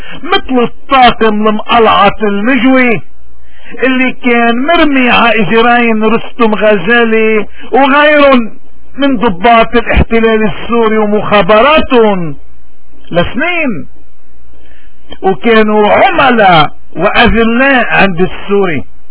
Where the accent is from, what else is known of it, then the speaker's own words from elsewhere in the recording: Lebanon; لانه نحن اولاد لبنان. ولاد لبنان يعني ولاد القداسي، يعني نحن مجبولين من التراب مقدس، يعني نحن لبناني.